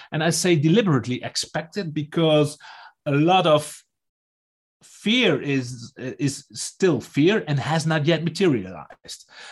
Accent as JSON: {"language": "English", "country": "Netherlands", "first_language": "Dutch", "second_language": "English", "said": "because I'm from Holland, so we do it in Dutch as well."}